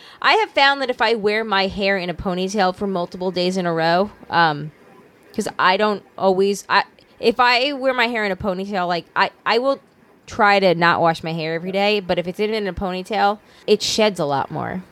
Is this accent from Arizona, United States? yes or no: no; Long Island, New York, United States; Well, I'm from Long Island where they have to like, there's manicure places like more than there are Starbucks in every corner.